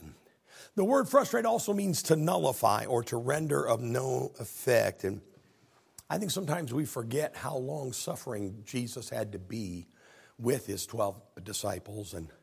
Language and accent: English; Illinois, United States; I think I'm from Illinois, and that's what we say.